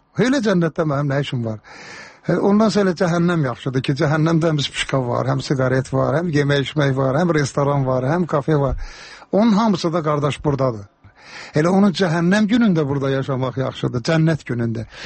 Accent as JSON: {"language": "Azerbaijani", "region": "Karabakh", "country": "Azerbaijan", "said": "Məndə zarafatçı Qarabağlıyam"}